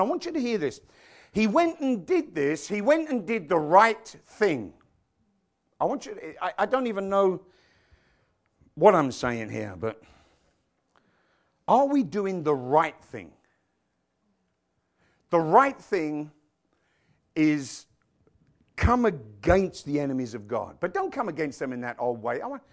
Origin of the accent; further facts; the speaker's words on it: United Kingdom; born there; I was born in Great Britain, the only country in the world I've ever heard with such audacity.